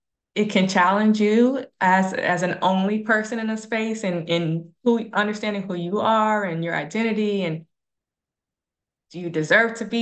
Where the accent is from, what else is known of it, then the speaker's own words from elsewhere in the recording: Summerville, South Carolina, United States; So I'm from South Carolina. I'm from Summerville, which is outside of Charleston. And I grew up in pretty diverse schools.